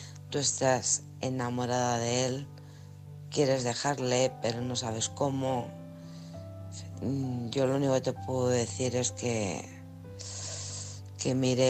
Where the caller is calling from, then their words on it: Alcorcón, Community of Madrid, Spain; de Alcorcón.